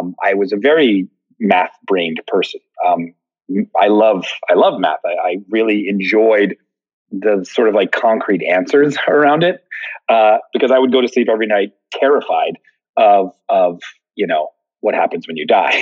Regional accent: Philadelphia, Pennsylvania, United States; I grew up outside of Philly, and not many Black people are in my neighborhood.

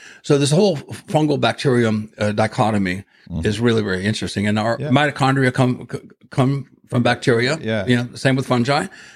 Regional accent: Ohio, United States; So I grew up in Ohio in this laboratory, and my brother John influenced me, and I wanted to become a scientist.

